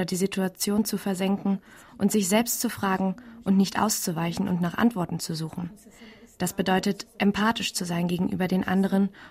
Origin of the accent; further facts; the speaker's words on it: Czechia; Ich bin in Tschechien geboren, in Mitteleuropa, und das hat mich auf eine bestimmte Art von Kindheit an geformt